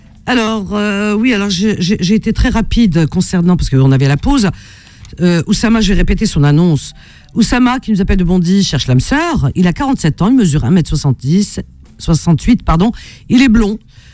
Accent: Algeria; Je suis Algérien, de toute façon, je ne suis pas chauvine.

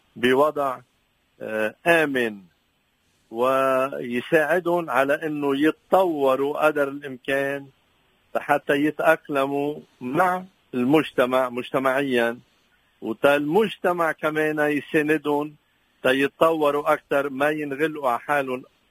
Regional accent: Lebanon; عندنا بلبنان مثلا في مؤسسات خاصة بأكثريتها عم تهتم بهالأطفال هودي

